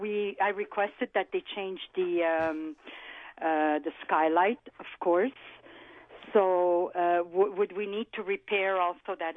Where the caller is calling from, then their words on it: Montreal, Quebec, Canada; Montreal.